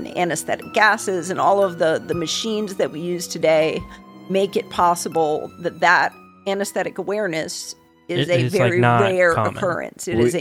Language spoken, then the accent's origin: English; Vernon, New Jersey, United States; Where I grew up in New Jersey, the Appalachian Trail actually passes through my hometown. It's in the mountains.